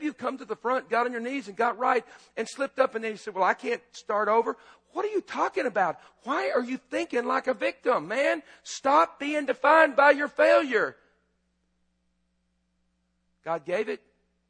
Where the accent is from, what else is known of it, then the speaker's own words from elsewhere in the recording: Lubbock, Texas, United States; I'm from Lubbock. Lubbock's a great town. I didn't pick it. My parents did.